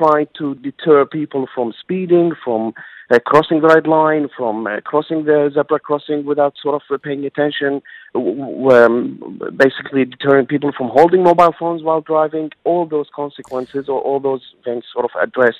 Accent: Sydney, New South Wales, Australia; And I come generally from originally from Sydney, from Australia

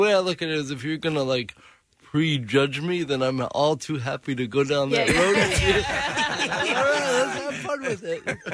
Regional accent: Minnesota, United States; also born or lived in Denver, United States; up in Minnesota. I went from Minnesota to Denver.

